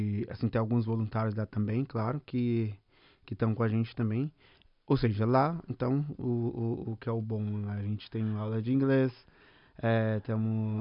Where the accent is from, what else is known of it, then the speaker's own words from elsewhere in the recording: Anápolis, Goiás, Brazil; Na cidade de Anápolis, a gente tem uma associação lá no bairro de onde eu venho.